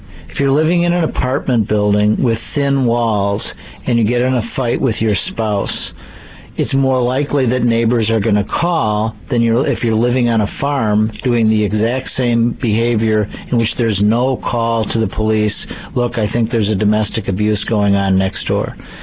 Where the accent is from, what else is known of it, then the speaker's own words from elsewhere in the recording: Chicago, Illinois, United States; I grew up in Chicago. I think Chicago, at least in part, is a city that recognizes more its own sins